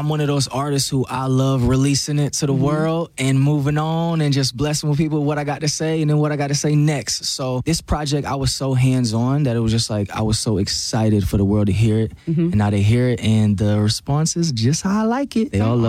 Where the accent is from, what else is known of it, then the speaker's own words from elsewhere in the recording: Midwest, United States; Because I can rap my head off all day. I'm from the Midwest.